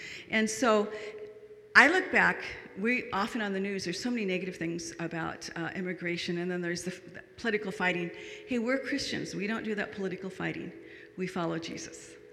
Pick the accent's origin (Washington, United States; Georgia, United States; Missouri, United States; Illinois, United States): Washington, United States; Marysville; now in Seattle, United States; I'm from Marysville, where Susan lives close by at least.